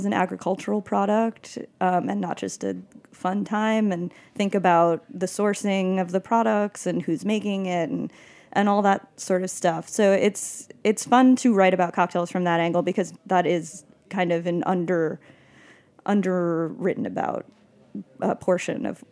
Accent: New York, United States; But yeah, no, I am from Long Island, and I talk about that a lot for some reason.

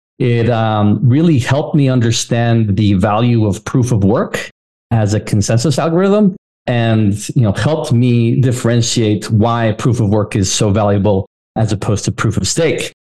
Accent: Guatemala; I'm from Guatemala. That's next door to El Salvador.

